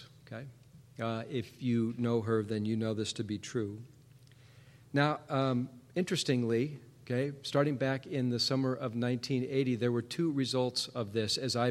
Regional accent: Seattle, Washington, United States; remember, I grew up in Seattle, city boy, grew up in Seattle

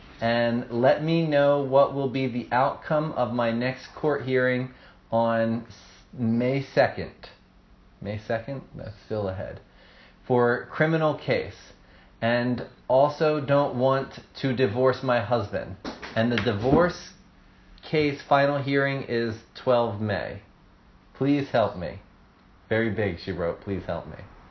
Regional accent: India; moved away as an adult; now in United States; I come from India on fiance visa.

